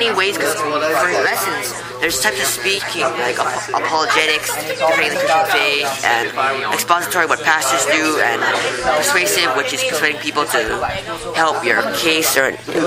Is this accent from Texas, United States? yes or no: no; Hawaii, United States; I'm 13. I'm from Hawaii.